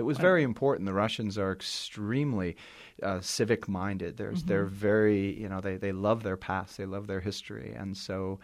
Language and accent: English; United States; I know I'm an American, but, you know, I speak your language.